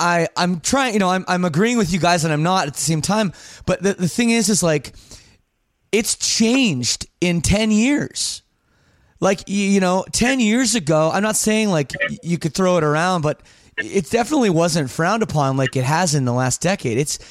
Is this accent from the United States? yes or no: no; Canada; Of course. It's my right as a Canadian.